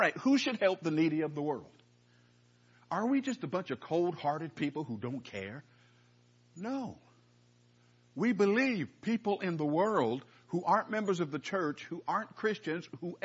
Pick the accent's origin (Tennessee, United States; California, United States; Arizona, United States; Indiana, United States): California, United States; I'm from California. I didn't know anything about the church.